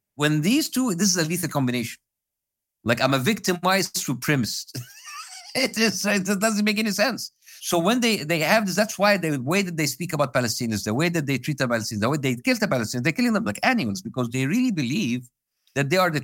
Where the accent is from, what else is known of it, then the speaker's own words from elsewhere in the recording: United States; Like, I'm an American and I can say F Trump, F Biden, but I cannot say that to Israel.